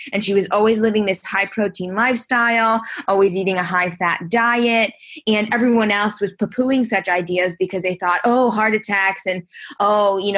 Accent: France; I happen to be French and my mom was born and raised in France.

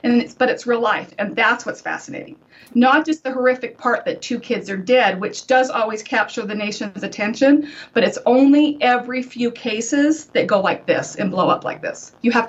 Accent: Utah, United States; I grew up in Utah. I am a member of the LDS Church.

